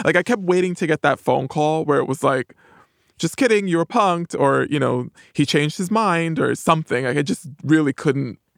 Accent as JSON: {"language": "English", "town": "Bronx", "region": "New York", "country": "United States", "tie": "born or raised there", "said": "I grew up in the housing projects. I grew up in the Bronx. I'm a person of color."}